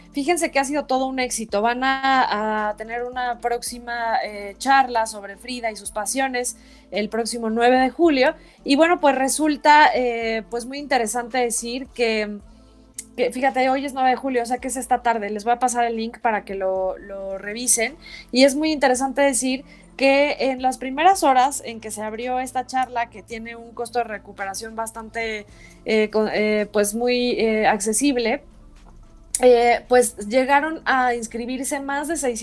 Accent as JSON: {"language": "Spanish", "town": "Coyoacán", "region": "Mexico City", "country": "Mexico", "tie": "born there", "said": "Nací en la esquina de Londres y Aguayo en Coyoacán."}